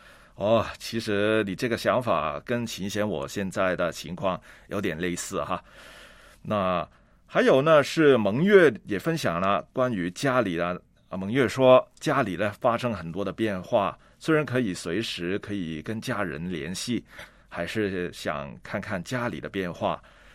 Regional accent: Hong Kong; 我小时候呢其实出生在一个木屋里面的，当时香港呢其实还是比较穷的时候

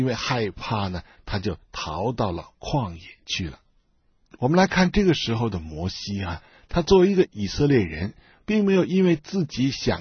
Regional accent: China; born there; 因为我们生在一个国家，我们生在中国，生在一个民族的当中，我爱我的国家，我爱我的民族

